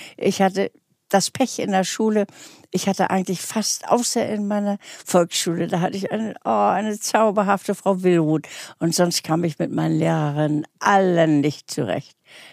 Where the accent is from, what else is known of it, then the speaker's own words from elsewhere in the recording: Lübeck, Schleswig-Holstein, Germany; bin ich sehr, sehr viel an der Wakenitz aufgewachsen im Lübecker Yachtclub.